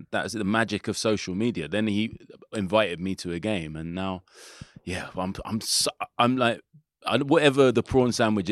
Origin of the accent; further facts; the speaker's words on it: Willesden, London, United Kingdom; So I grew up in Willesden